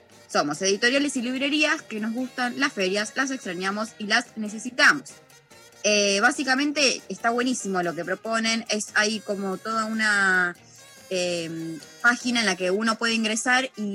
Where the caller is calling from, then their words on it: Monte Grande, Buenos Aires Province, Argentina; de Montegrande.